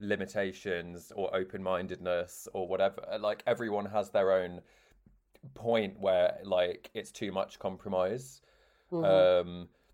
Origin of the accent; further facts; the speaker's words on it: South West England, United Kingdom; I grew up in Devon.